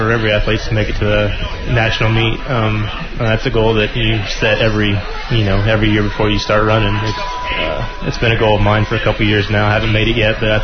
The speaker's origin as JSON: {"language": "English", "town": "Troy", "region": "Kansas", "country": "United States", "said": "I'm from Troy, Kansas. When I started looking for colleges, I kind of came up here, and it's not too far from home."}